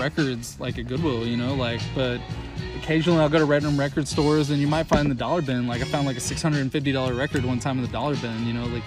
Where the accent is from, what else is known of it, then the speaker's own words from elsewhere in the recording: Houston, Texas, United States; I mean, I grew up in Houston.